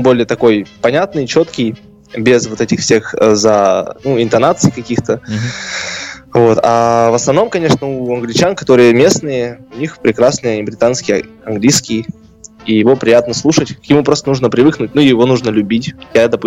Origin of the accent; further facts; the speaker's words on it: Russia; Я говорю, я из России.